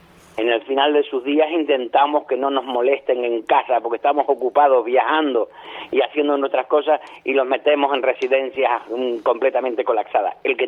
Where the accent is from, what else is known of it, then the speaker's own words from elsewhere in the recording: Cuba; now in Adeje, Spain; Y yo soy de Cuba, sí.